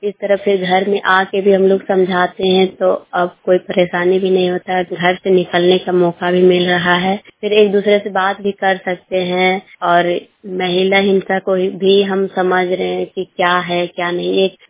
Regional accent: Chari, Jharkhand, India; मैं ग्राम चारी पोस्ट चारी थाना चारी और प्रखंड चुरचू जिला हजारीबाग की रहने वाली हूँ।

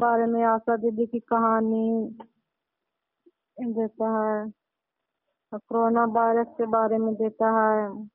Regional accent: Amrawada, Bihar, India; मैं अमरावड़ा गांव भगवानपुर पंचायत के रहने वाली हूँ। मैं सीएनआरसी के पद से काम कर रही हूँ भगवानपुर पंचायत पे।

